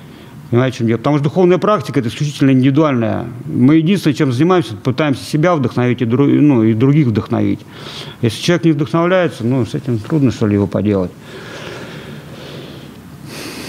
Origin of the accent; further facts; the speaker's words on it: Moscow, Russia; потому что я сам из Москвы.